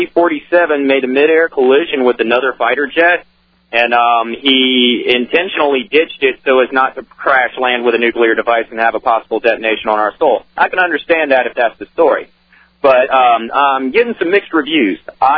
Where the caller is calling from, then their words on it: Myrtle Beach, South Carolina, United States; Calling from Myrtle Beach, Alex.